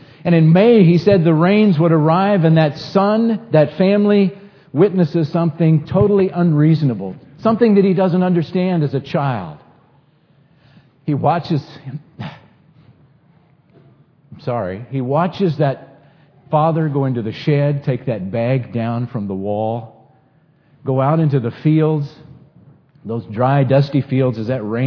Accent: North Dakota, United States; I grew up in North Dakota. And in North Dakota, they grow everything, it seems like.

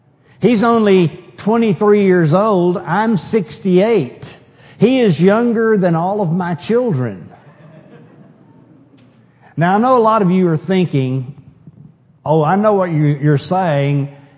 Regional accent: Tahoka, Texas, United States; born there; I was born on August the 8th, 1946, in Tohoka, Texas.

